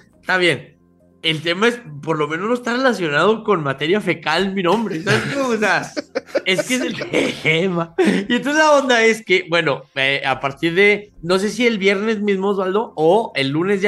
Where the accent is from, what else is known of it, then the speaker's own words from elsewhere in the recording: Chihuahua, Mexico; soy de Chihuahua